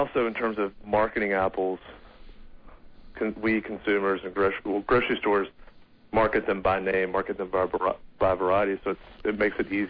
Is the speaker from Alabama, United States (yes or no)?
yes; Birmingham, Alabama, United States; growing up in Birmingham, Alabama, I'm not sure that I'd ever eaten a plum